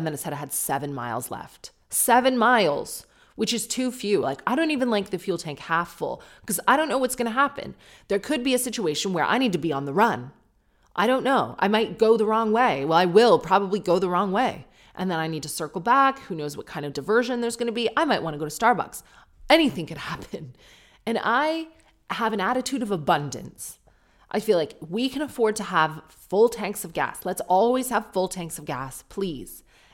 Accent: Canada; No offense, I know I actually have a lot of Australian listeners. And you probably hate the Canadian accent, so we're square.

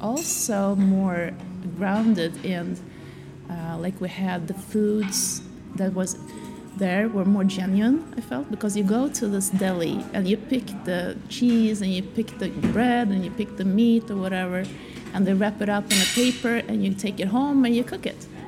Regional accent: Saint Petersburg, Russia; now in Sweden; I'm from Russia.

